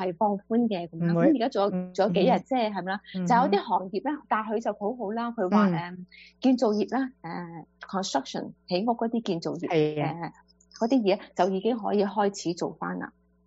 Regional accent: China; 我從來都唔覺得我自己身為中國人係俾人歧視咯

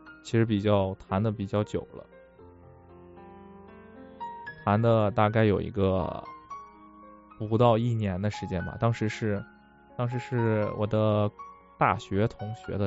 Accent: Xi'an, Shaanxi, China; 我不是南方人，我是西安人，我北方人。

